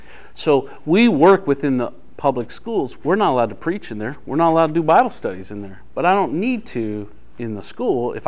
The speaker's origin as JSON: {"language": "English", "town": "Dayton", "region": "Ohio", "country": "United States", "tie": "born or raised there", "said": "I grew up in Dayton, Ohio with the Big Red Machine"}